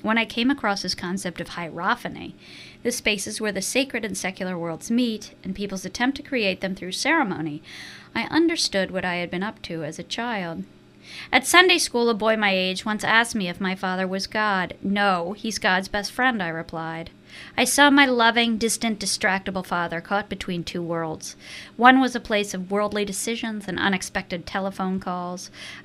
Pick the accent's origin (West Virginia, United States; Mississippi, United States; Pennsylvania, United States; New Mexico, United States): Pennsylvania, United States; Philadelphia; And I explained that I came from Philadelphia.